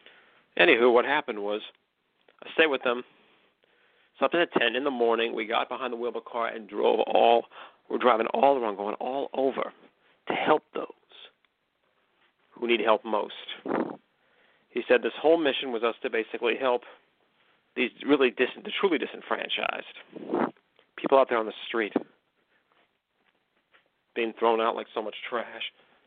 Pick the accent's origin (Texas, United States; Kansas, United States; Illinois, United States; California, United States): California, United States; McKinleyville; Once again, I was in my hometown of McKinleyville.